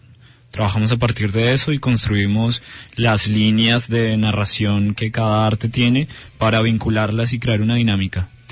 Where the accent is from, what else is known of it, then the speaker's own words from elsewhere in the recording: Colombia; now in Argentina; yo estoy en Argentina hace un año. Cuando me vine de Colombia